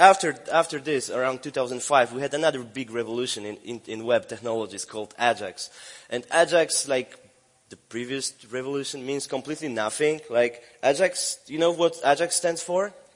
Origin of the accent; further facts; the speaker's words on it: Warsaw, Masovian Voivodeship, Poland; now in Paris, France; I live in Paris now, where I eat snails and frogs and other French things. But I'm from Warsaw in Central Europe, from the capital of Poland.